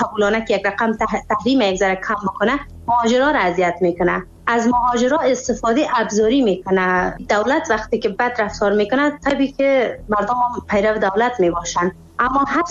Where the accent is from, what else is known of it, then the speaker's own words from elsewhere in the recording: Afghanistan; با سر بلند میگفتم من افغانی هستم